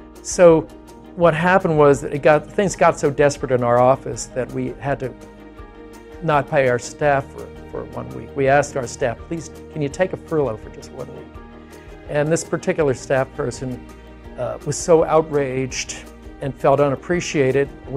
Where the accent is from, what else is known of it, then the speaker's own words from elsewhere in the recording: Massachusetts, United States; I am from Cape Cod, Massachusetts, and I have been with the Trivedi family since 2010.